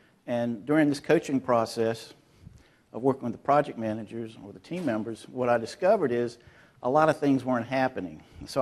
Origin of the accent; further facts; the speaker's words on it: North Carolina, United States; Oh, did I tell you I'm from North Carolina? Could anybody tell?